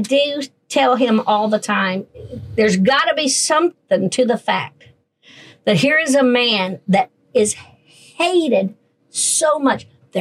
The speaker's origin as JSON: {"language": "English", "town": "Nashville", "region": "Tennessee", "country": "United States", "said": "I come from Nashville, Tennessee. There's a honky tonk on every corner."}